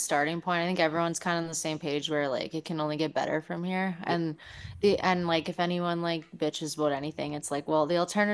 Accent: Estevan, Saskatchewan, Canada; And obviously it's we live in the South, Jenna's from Regina and I'm from Estevan.

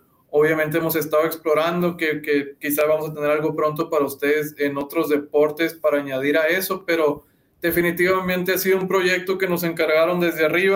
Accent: Nogales, Sonora, Mexico; Además, creciendo en Nogales, Sonora, viniendo a Tucson por, a veces, que un refrigerador, que uniformes de la escuela.

